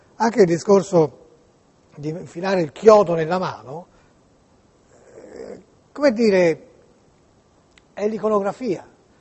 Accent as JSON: {"language": "Italian", "region": "Tuscany", "country": "Italy", "said": "anche per non dimenticare che siamo toscani, no?"}